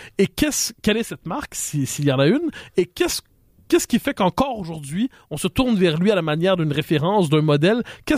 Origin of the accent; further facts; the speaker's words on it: Quebec, Canada; Encore aujourd'hui à l'étranger, quelquefois, dès qu'on dit qu'on vient du Québec, le mot Québec libre.